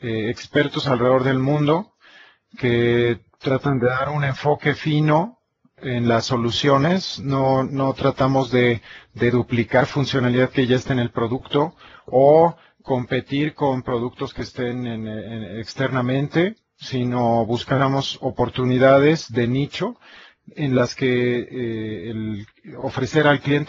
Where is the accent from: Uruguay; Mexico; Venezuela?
Mexico; soy consultor senior de México